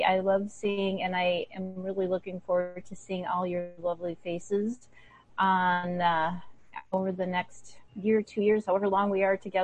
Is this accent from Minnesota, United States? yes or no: yes; Minneapolis, Minnesota, United States; now in Minnesota-Iowa border, United States; but basically I grew up in Minneapolis. I now live along the Minnesota-Iowa border.